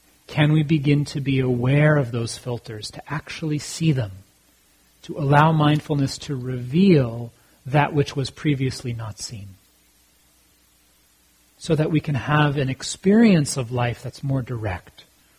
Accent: United States; based on how I've been socialized growing up in America.

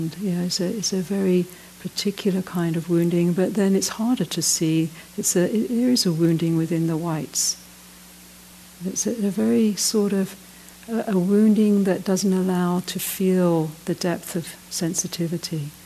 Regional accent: United Kingdom; And also I'm from Britain. You know, Britain has not, you know, they say I have an Irish father, so I also am actually Anglo-Irish

